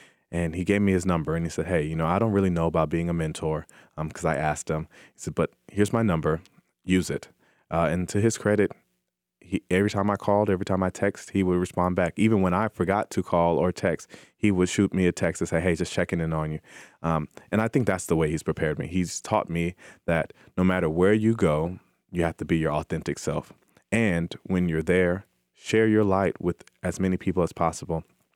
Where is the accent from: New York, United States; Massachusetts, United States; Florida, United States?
Florida, United States; Tallahassee; And I mentioned that I was from Tallahassee, Florida, and his smile opened up.